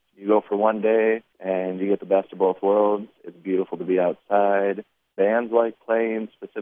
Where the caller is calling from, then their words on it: Chicago, Illinois, United States; I am calling from Chicago